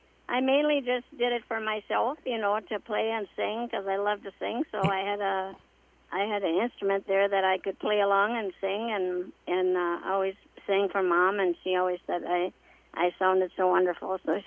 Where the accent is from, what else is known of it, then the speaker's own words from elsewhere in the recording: Little Falls, Minnesota, United States; born there; I was born in Little Falls, in Little Falls, Minnesota, and I had my mom and dad … I was a Swede.